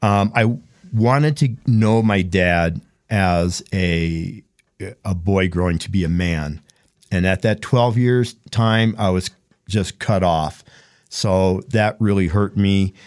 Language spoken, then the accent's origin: English; California, United States; A little bit about me. I grew up in California, and please don't hold that against me. It's a beautiful place.